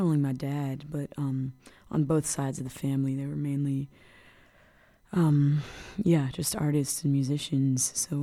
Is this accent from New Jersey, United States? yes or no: no; New York, United States; also born or lived in Belgium; Yeah, I moved to New York when I was like 8 months old. So I was born in Europe, but moved to New York.